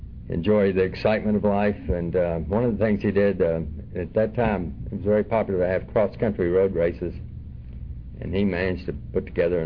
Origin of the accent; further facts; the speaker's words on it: Dallas, Texas, United States; I was born in Dallas, Texas. Actually, a part of Dallas called Highland Park. And for any of you that are familiar with Dallas, that would immediately define me as a snot and a snob, because Highland Park is the area of Dallas.